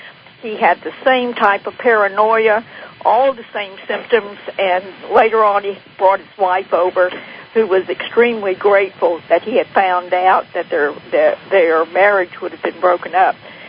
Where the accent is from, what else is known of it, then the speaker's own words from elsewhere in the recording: United States; I said, no, I'm the lady from the United States.